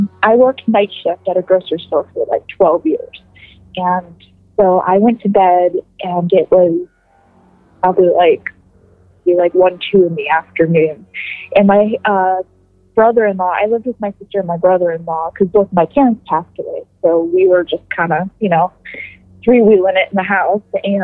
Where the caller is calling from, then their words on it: Youngstown, Ohio, United States; I'm calling from Youngstown, Ohio.